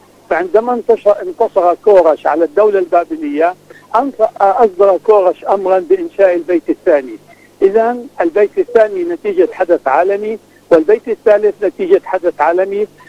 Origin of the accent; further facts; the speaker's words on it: Palestine; كوني فلسطيني،